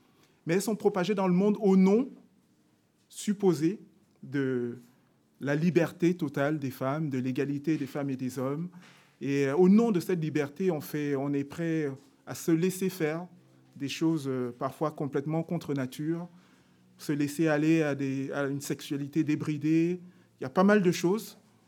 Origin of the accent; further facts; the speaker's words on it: Cameroon; quand je viens du Cameroun, c'est vrai que quand je discutais avec mes copains, souvent dans les cours de récréation, au lycée, au collège